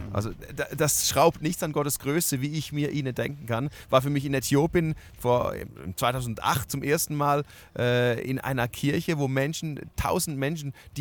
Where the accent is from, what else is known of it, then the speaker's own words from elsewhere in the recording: Switzerland; nee, ich bin Schweizer, wir schreien nicht.